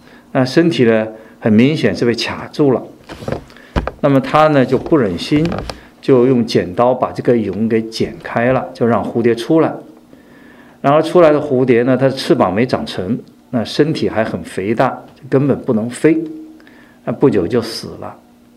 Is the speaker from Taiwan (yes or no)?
no; China; 特别是我们中国人从小受的教育呢，就是人定胜天，以为靠自己的能力就能够应对难题